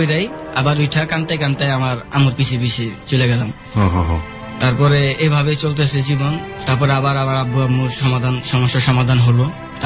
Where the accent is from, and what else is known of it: Dhaka, Dhaka Division, Bangladesh; born or raised there; also born or lived in Noakhali